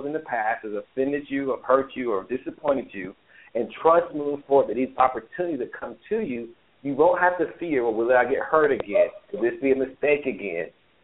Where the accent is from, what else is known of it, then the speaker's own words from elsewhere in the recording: North Carolina, United States; I'm from North Carolina too, Keisha. That's why I asked.